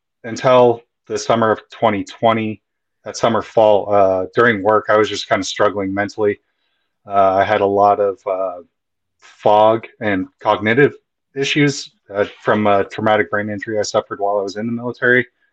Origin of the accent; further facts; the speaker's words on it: Eugene, Oregon, United States; I went to LCC. I'm also from Eugene.